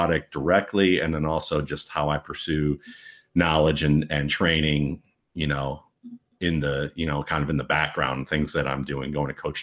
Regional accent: Cleveland, Ohio, United States; Well, you know, when I grew up in Cleveland, they were the Cleveland Barons.

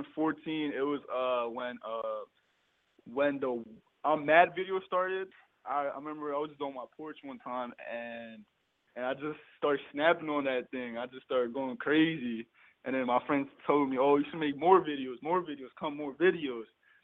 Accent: Reading, Pennsylvania, United States; I'm from Reading, PA.

